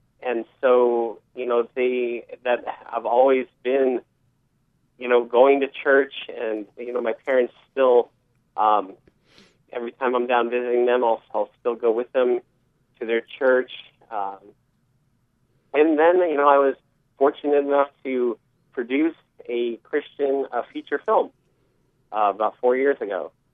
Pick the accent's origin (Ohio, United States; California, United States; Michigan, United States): California, United States; also born or lived in Hawaii; my younger years were spent in Southern California and Hawaii, actually. I lived in Hawaii until I was four, and then we moved to Southern California.